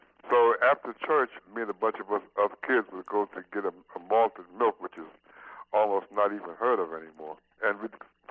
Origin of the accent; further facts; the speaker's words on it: New York City, New York, United States; I grew up in Harlem, 122nd Street between 7th and 8th, three blocks from the immortal Apollo Theater.